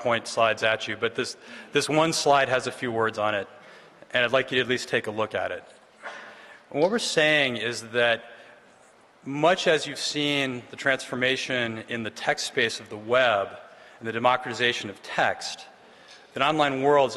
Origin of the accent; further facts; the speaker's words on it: United States; as an American, I don't speak any other languages.